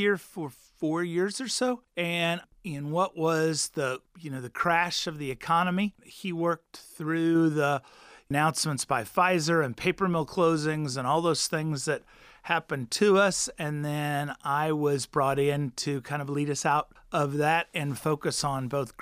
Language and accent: English; Missouri, United States; also born or lived in Texas; Missouri, that was very rural when I grew up. Population's grown and it's far more urban now. But then I came here from Texas.